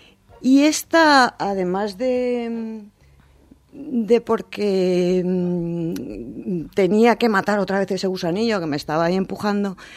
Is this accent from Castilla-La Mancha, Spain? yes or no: no; Valencian Community, Spain; first language Spanish; Fundamentalmente mi lengua materna es el castellano, aunque la otra también la considero prácticamente materna.